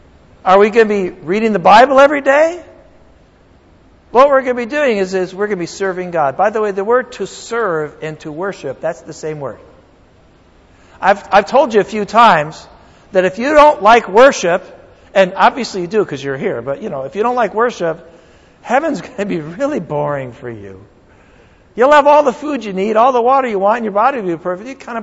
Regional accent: New England, United States; now in California, United States; And living here in California, I know I grew up in New England. I like trees.

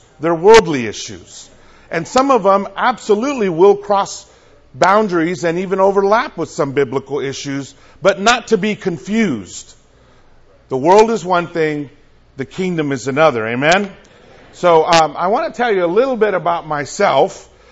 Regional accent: California, United States; I grew up bouncing around California. My parents were migrant workers when they came to the United States, so I grew up bouncing around, moving from city to city.

